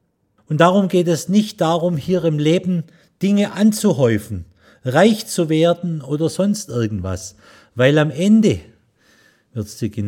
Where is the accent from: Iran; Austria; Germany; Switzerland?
Germany; Baden-Württemberg; Wobei ich festgestellt habe, nachdem ich in 5 Bundesländern gewohnt und gelebt habe, sich Häuser bauen tun nicht nur die Schwaben.